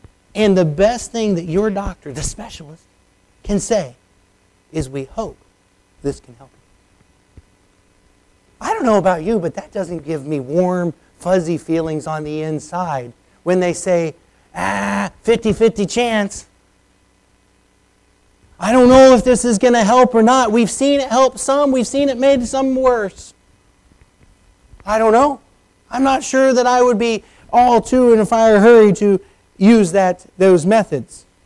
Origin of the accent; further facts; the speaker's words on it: United States; I was raised in the United States. I love my country.